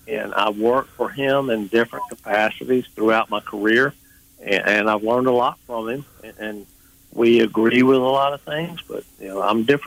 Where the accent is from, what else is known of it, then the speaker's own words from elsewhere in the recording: Mobile, Alabama, United States; Well, I'm a proud to be born and raised in Mobile, Alabama. Graduated from BC Rain in 1983.